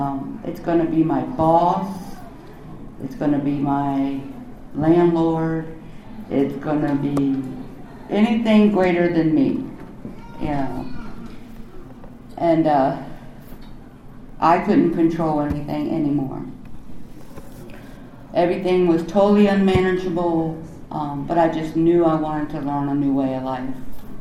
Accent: Maryland, United States; now in Frederick, United States; You know, I moved to Frederick. That's where I live now. I'm from Montgomery County. I got clean in Montgomery County.

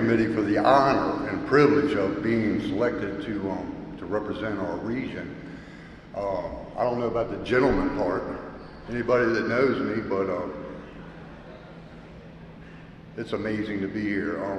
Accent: Maryland, United States; So here goes … I grew up in Southern Maryland on a farm. I was born in 1957.

